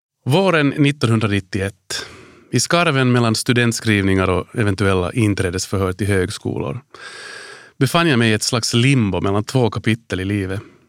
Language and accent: Swedish; Helsinki, Uusimaa, Finland; Jag är född och uppvuxen på Drumsö i Helsingfors. Där tillbringade jag mina första 20 år. Förutom de 2 år som jag som liten grabb bodde i USA, i Washington DC.